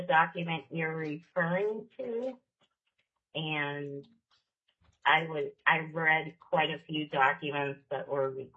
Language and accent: English; Girdwood, Alaska, United States; when I was growing up in Girdwood, it was the Alaska State Troopers that patrolled that area.